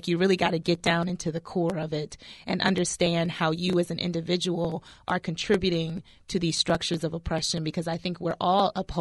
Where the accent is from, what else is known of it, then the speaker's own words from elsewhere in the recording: Cleveland, Ohio, United States; because I didn't really dream this big, you know, when I was younger, growing up in Cleveland.